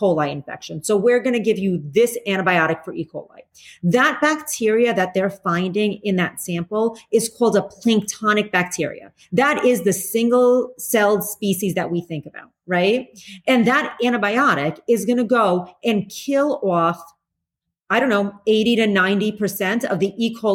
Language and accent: English; New York City, New York, United States; You know, I grew up in New York City. And so, you know, New York City is the perfect example of a biofilm